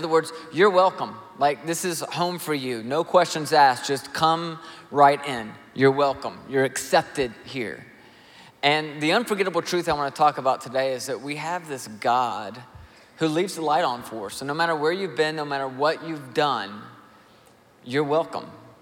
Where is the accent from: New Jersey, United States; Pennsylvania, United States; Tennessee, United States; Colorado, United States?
Tennessee, United States; Nashville; So I grew up in Nashville, but my parents were both born in Toledo, Ohio.